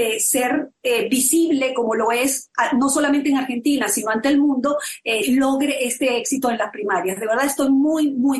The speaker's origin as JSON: {"language": "Spanish", "country": "Venezuela", "said": "siendo venezolana y haber vivido todo lo que significa el socialismo del siglo XXI, la tiranía venezolana y todo lo que ha hecho el socialismo en mi país y en la región"}